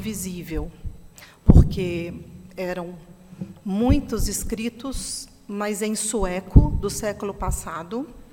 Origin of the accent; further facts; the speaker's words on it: Brazil; eu sou brasileira, sou artista, pesquisadora